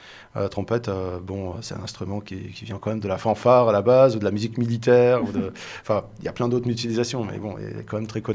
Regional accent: Belgium; born or raised there

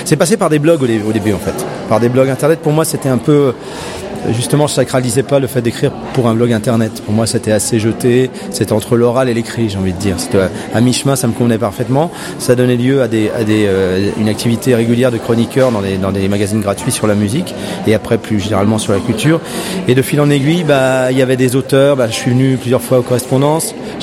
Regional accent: France; avec la seule différence que je suis français et donc c'est pas la même culture, véritablement.

